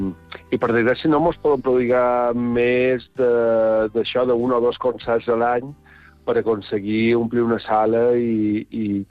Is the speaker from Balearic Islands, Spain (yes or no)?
yes; Balearic Islands, Spain; accent: Mallorcan; also born or lived in Madrid; És perquè la meva llengua vehicular sempre ha estat el mallorquí a casa, el català